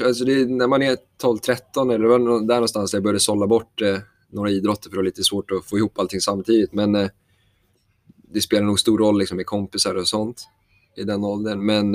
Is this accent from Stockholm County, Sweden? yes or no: yes; Stockholm, Stockholm County, Sweden; Jag är uppväxt här i Stockholm.